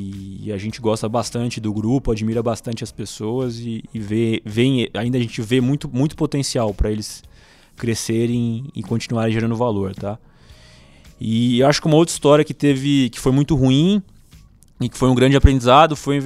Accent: São José do Rio Preto, São Paulo, Brazil; now in São Paulo, Brazil; Eu sou de São José do Rio Preto, já queria vir para São Paulo, vim com 17, no caso.

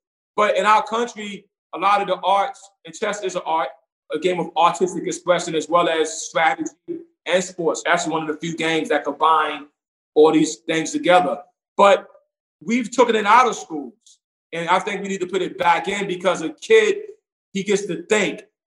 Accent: New York, United States; Sometimes in America, where I grew up in Brownsville and in Park Hill, you may see a guy pull out a weapon

